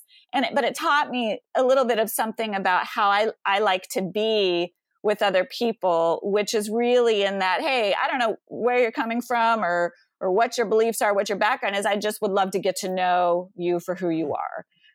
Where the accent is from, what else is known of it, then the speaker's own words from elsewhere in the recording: Rocky Mountains, United States; now in Boston, United States; I live in Boston now, but you know, I was from the Rocky Mountains